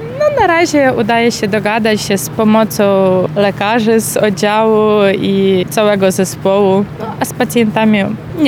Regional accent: Ukraine; now in Poland; Jestem z Ukrainy, jestem lekarzem

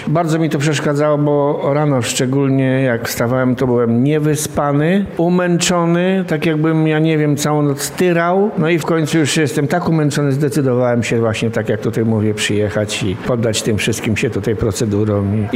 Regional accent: Puławy, Lublin Voivodeship, Poland; jestem z Puław.

